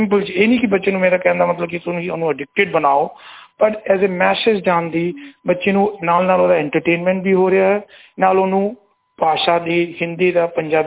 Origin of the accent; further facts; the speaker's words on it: Moga, Punjab, India; also born or lived in Uttar Pradesh / Lucknow / Saudi Arabia; ਪੰਜਾਬੀ ਮੈਂ ਸਿੱਖੀ ਸੀ from the birth, I born in Moga, ਤਾਂ ਮੈਂ ਉੱਥੇ ਪੈਦਾ ਹੋਇਆ ਤੇ ਮੈਨੇ ਪੰਜਾਬੀ ਆਪਣੇ ਘਰ ਚ ਬੋਲਣੀ ਸਿੱਖੀ ਸਾਰੇ ਪੜੋਸੀਆਂ ਦੇ ਨਾਲ, ਦੋਸਤਾਂ ਦੇ ਨਾਲ। ਫਿਰ ਆਪਾਂ ਗਏ ਯੂਪੀ ਚ, ਗਏ ਹਿੰਦੀ ਸਿੱਖੀ, ਲਖਨਊ ਚ ਮੈਂ ਗਿਆ ਉਰਦੂ ਸਿੱਖੀ, ਮੈਂ ਸਾਊਦੀ ਅਰੇਬੀਆ ਚ ਕੰਮ ਕੀਤਾ ਉੱਥੇ ਮੈਂ ਅਰਬੀ ਸਿੱਖੀ।